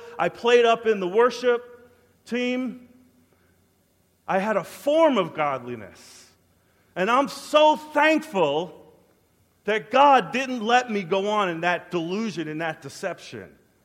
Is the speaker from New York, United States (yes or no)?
yes; New York, United States; Growing up on Long Island, man, just fooling around my friends, running into Manhattan, you know